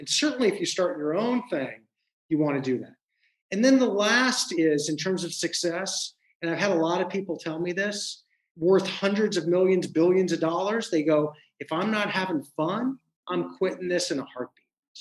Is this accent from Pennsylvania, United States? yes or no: no; Venice Beach, California, United States; Yes, some would say growing up in Venice Beach in the 1960s, Drew, made me a little nuts and off the beaten path.